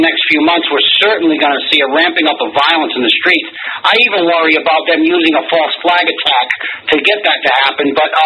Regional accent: New England, United States; I mean, I come from a small town in New England, and I don't know any of the Jews in my hometown.

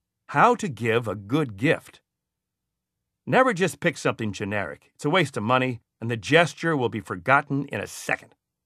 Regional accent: New York, United States; I'm a New Yorker, so I tell it like it is.

